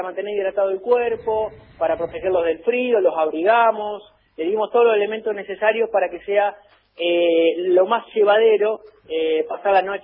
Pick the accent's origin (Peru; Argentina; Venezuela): Argentina; Paraná, Entre Ríos; Tengo 34 años y soy de Paraná, Entre Ríos.